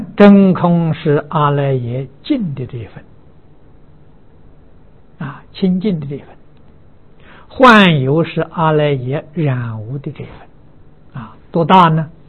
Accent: China; 这是我们中国人讲的灵魂呐

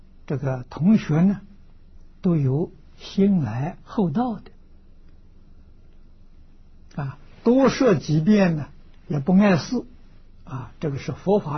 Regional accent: China; 你比如说在我们中国人习惯所称的龙，有几个人见到龙？

